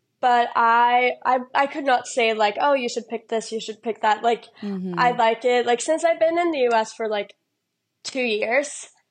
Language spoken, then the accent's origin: English; Luleå, Norrbotten County, Sweden; English is a second language; also born or lived in United States; now in Australia; I'm from Sweden, so I'm from a town called Luleå, which is like far up in the north. Right now I live in Australia